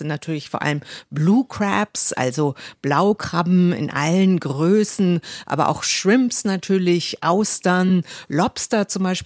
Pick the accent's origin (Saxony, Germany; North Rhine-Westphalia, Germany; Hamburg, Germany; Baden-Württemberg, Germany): Hamburg, Germany; Und das ist natürlich für mich als Hamburgerin besonders aufregend, weil wir haben ja in Hamburg auch einen tollen Fischmarkt.